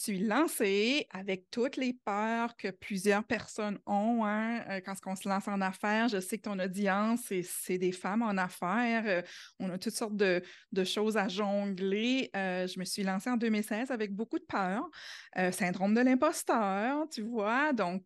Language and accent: French; New Brunswick, Canada; accent: Acadian; vous l'aurez probablement deviné par mon accent, hein. Je viens du Nouveau-Brunswick, je suis acadienne. D'ailleurs, j'habite encore ici